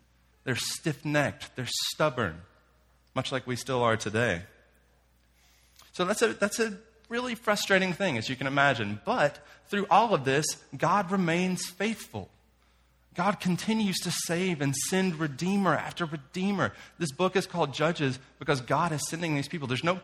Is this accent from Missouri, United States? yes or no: no; Waco, Texas, United States; Growing up in Waco and living there today, I experience this all the time.